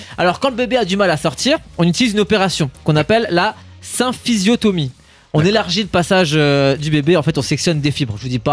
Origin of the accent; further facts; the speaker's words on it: Grand Est, France; Chez nous, en Alsace, on devrait avoir des journées fraîches et brumeuses.